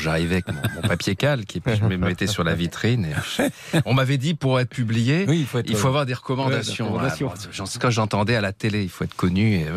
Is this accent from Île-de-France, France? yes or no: no; Nice, Provence-Alpes-Côte d'Azur, France; born there; je suis né à Nice, moi, le brame des cerfs, je connaissais pas.